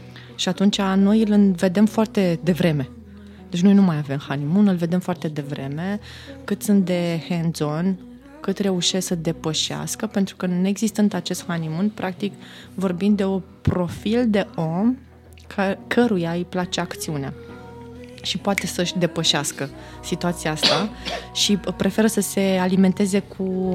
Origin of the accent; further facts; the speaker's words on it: Romania; dacă ține de cultura organizațională sau de cultura noastră ca și români.